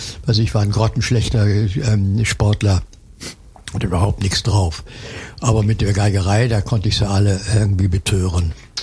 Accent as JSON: {"language": "German", "town": "Dippoldiswalde", "region": "Saxony", "country": "Germany", "said": "Ich komme aus dem Erzgebirge, aus Dippoldiswalde."}